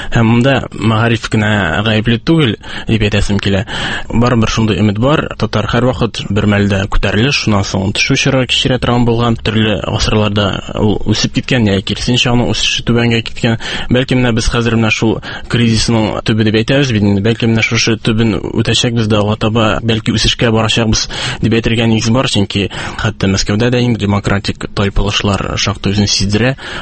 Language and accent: Tatar; Naberezhnye Chelny, Tatarstan, Russia; Мин шәһәр баласы, мин Чаллыда туып үстем, мин рус мәктәбендә укыдым.